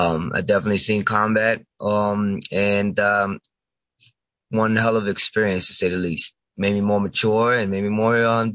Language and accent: English; United States; I was born and raised in Sullivan County. I did a stint for about 6 years in the Army.